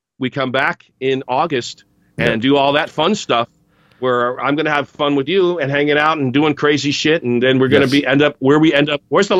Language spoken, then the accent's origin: English; United States; you just sound like a stupid American trying to do a British accent, and you're totally fucking it up.